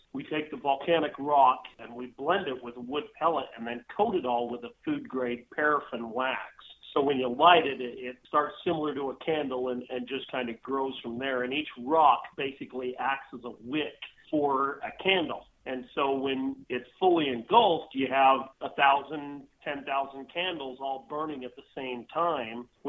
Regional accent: Utah, United States; also born or lived in Idaho; Well, I actually was born here in Utah. I grew up right on the Idaho-Utah border on a ranch. We had 1,500 acres and 330 head of cows.

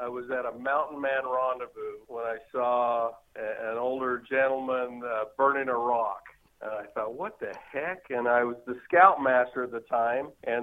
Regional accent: Idaho, United States; also born or lived in Oregon; I grew up in Idaho and Eastern Oregon, so around farm country and to the mountains, so just grew up in the outdoors.

